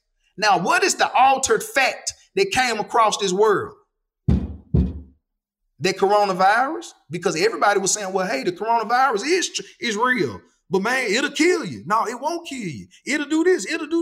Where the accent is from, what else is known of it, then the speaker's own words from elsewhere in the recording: Binghamton, New York, United States; born there; Yeah, I was born in Binghamton right down Johnson Street. My grandmother was the Binghamton candy lady.